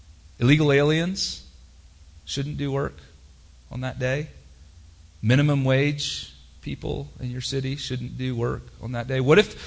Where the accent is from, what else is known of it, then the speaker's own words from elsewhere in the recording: the South, United States; And I grew up in the South, so there's like anti-liquor laws.